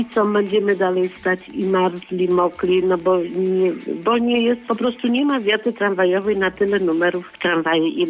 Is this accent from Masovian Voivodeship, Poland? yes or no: no; Szczecin, West Pomeranian Voivodeship, Poland; jestem ze Szczecina